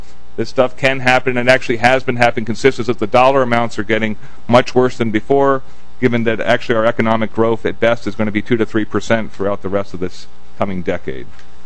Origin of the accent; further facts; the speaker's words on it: East Coast, United States; I grew up in the East Coast.